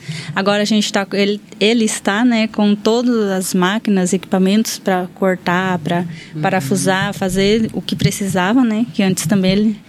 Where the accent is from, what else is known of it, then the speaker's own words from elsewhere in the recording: Tangará da Serra, Mato Grosso, Brazil; Continuamos atuando lá em Tangará, né? Que é a minha cidade, eu sou de Tangará.